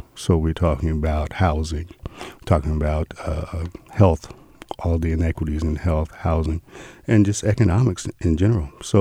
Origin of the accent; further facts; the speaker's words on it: Anchorage, Alaska, United States; also born or lived in Virginia; I was born in Virginia, but raised in Anchorage, Alaska.